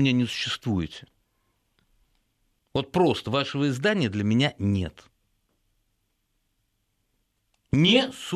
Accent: Ural, Russia; Я родился в Советском Союзе. 80-го года. Горжусь. Я сам с Урала

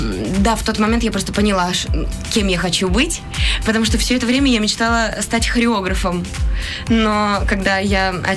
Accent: Norilsk, Krasnoyarsk Krai, Russia; Да, я из Норильска.

